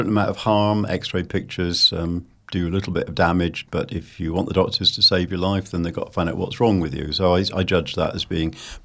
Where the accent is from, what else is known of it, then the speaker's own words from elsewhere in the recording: Bristol, South West England, United Kingdom; But I grew up here in Bristol.